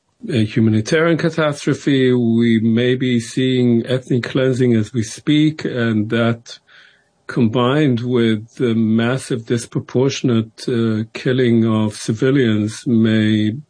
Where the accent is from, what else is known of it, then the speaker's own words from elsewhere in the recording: Israel; I grew up in Israel. I grew up surrounded by Holocaust survivors.